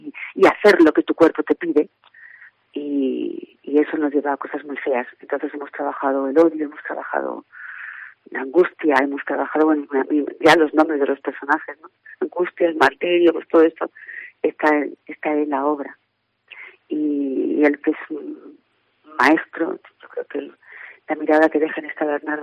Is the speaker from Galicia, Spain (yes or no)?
no; Andalusia, Spain; Nos conocíamos porque somos andaluzas